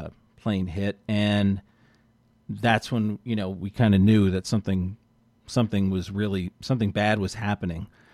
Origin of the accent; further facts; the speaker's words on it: New York, United States; I'm originally from New York, and I worked in Manhattan for about 4 years